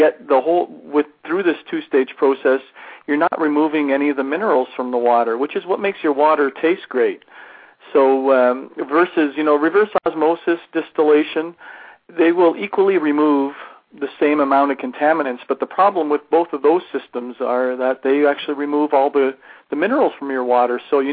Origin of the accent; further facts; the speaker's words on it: Canada; you can tell I'm Canadian maybe by the way I said process there